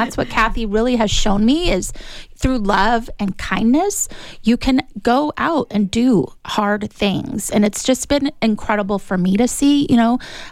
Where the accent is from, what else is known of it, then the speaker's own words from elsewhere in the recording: Tucson, Arizona, United States; moved away; I have to leave my hometown of Tucson and only one place in Phoenix, you know, and they didn't accept insurance. So we had to leave. We had to get out of Tucson, Arizona altogether